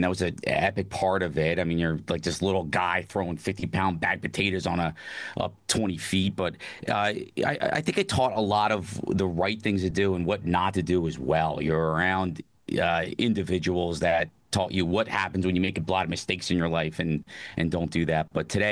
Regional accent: Trenton, New Jersey, United States; I'm oldest of four, lived right outside of Trenton, New Jersey.

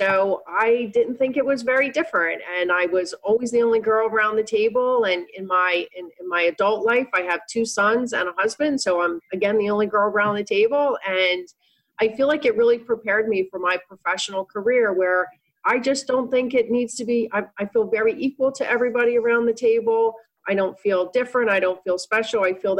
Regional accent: Pittsburgh, Pennsylvania, United States; I'm from Pittsburgh.

